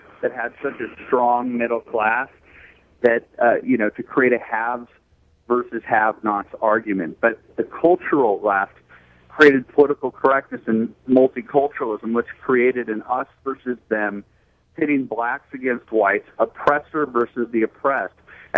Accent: Los Angeles, California, United States; growing up in Brentwood, going to a prep school in West Los Angeles with the studio executive's kids

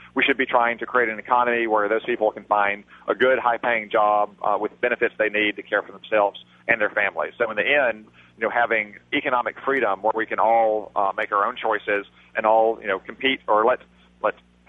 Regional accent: Arkansas, United States; when the redistricting lines were drawn in Arkansas and my hometown was moved into the new district

